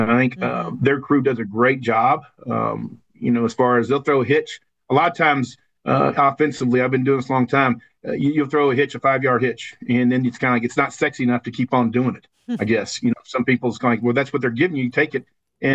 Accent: Kansas, United States; I grew up in Kansas, so this is easy.

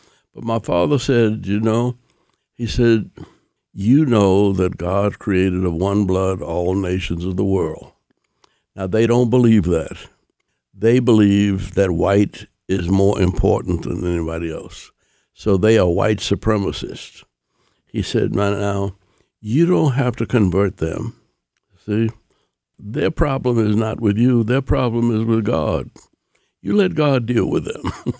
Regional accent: New Orleans, Louisiana, United States; I grew up in New Orleans, and there was an Irish grocery store on one corner, and the next corner was an Italian bar.

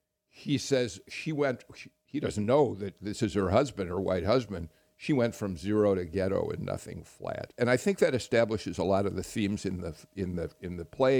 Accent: Chicago, Illinois, United States; You know, I grew up in Chicago, of course

